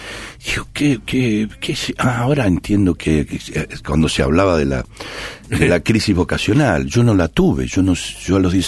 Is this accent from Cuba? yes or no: no; Buenos Aires, Argentina; born there; Yo soy de San Lorenzo y nací en Boedo. Ahora volví a Boedo, afortunadamente, después de 45 años volví al barrio.